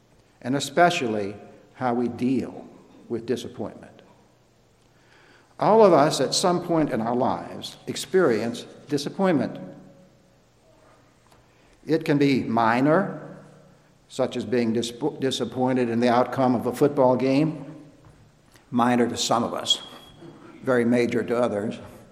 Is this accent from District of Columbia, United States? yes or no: no; Alabama, United States; Since I grew up in Alabama, and many members of my family attended the University of Alabama, I am forced not only to follow, but also to care about the fortunes of Alabama Crimson Tide football.